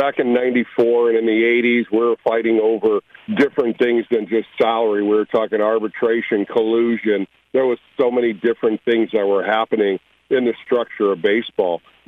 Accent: Toledo, Ohio, United States; born or raised there

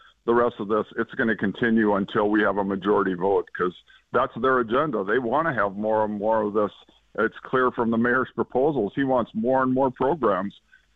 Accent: Fargo, North Dakota, United States; So I grew up in Fargo. When I was younger, I used to love riding on the bike trails along the river.

